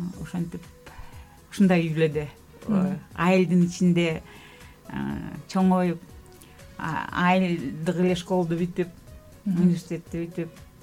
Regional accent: Karakol, Issyk-Kul Region, Kyrgyzstan; Kyrgyz is a second language; also born or lived in Russia; 1960-жылы Ысык Көл областта Ак Суу район совхоз Караколдо төрөлгөмүн.

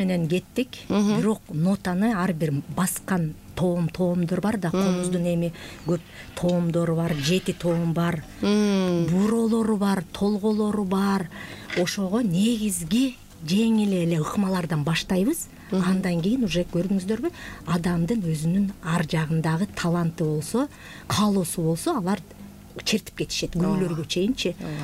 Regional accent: Özgön, Osh Region, Kyrgyzstan; Мен өзү өзгөн шаарында, ошо Мырзаке айылында чоңойгонмун.

